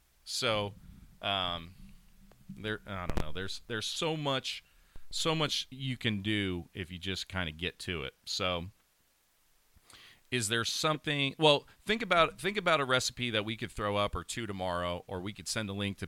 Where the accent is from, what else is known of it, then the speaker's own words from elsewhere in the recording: Pennsylvania, United States; I remember, you know, growing up in Pennsylvania